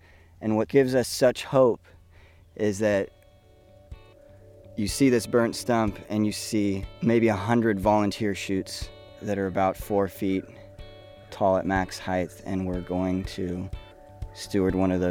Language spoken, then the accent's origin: English; Paradise, California, United States; Yeah, so I was born and raised in Paradise, California, a small town in this western-facing slopes of the Sierra Nevadas, and I was shaped by nature.